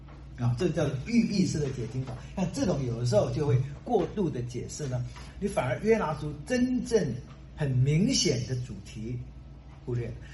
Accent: China; 我们中国人就很佩服这个

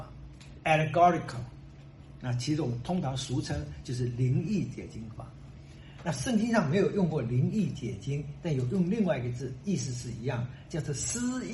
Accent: China; 我们中国人就很佩服这个

